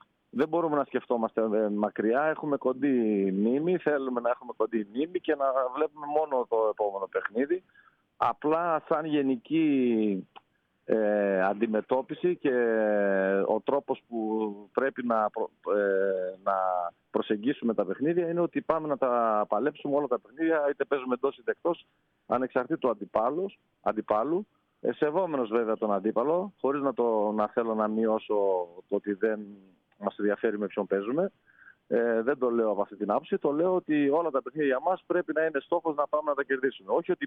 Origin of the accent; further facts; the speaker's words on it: Thessaloniki, Central Macedonia, Greece; Στην πόλη μου.